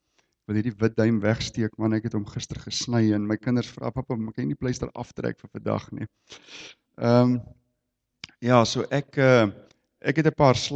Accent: Ceres, Western Cape, South Africa; Ek kom daar uit Ceres uit.

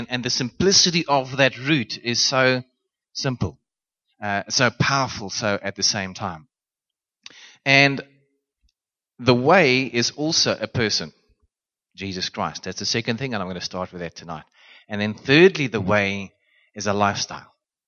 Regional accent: Randburg, Gauteng, South Africa; I moved to Bottle Gymnasium from Boerskool Randburg, where I actually grew up.

